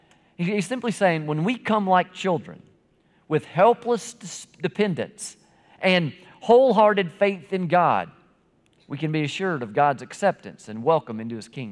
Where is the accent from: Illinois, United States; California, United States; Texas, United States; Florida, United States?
Florida, United States; was a kid growing up in Florida, we used to take a lot of trips to areas in Florida.